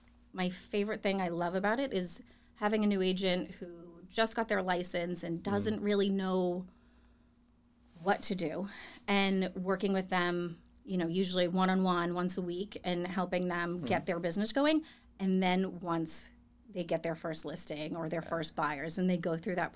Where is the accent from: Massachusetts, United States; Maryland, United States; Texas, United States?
Massachusetts, United States; Marshfield; I was born and raised in Marshfield, lived here all my life. My dad still lives in the same house I grew up in on Union Street.